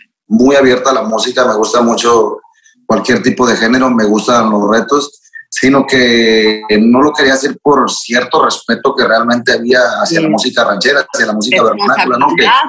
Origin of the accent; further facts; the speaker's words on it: Guasave, Sinaloa, Mexico; Ya yo soy de Guasave, Mazatlán me queda 4 horas.